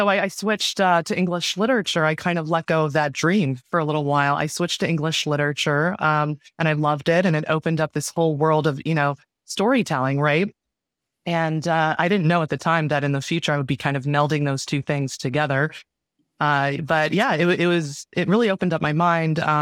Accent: Maryland, United States; So I was raised in Maryland, in a small town bordering D.C., and I was born Jewish, but not religious.

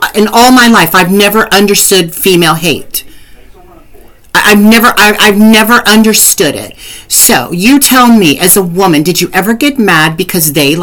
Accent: Indiana, United States; between where I am now in Indiana and then, you know, I grew up in both places.

